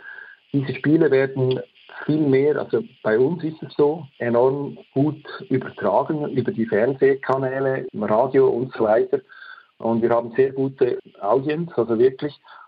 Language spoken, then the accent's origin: German; Switzerland; für uns als Schweizer ist das noch ein bisschen spezieller, weil ja, das ist ein Nachbarland. Wir sprechen diese Sprache, wir sprechen auch Französisch bei uns